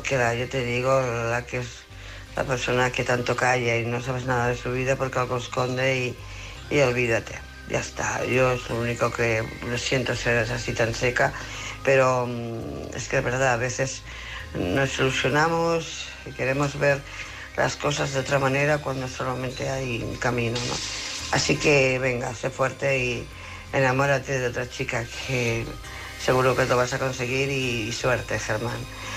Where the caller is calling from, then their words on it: Barcelona, Catalonia, Spain; de Barcelona.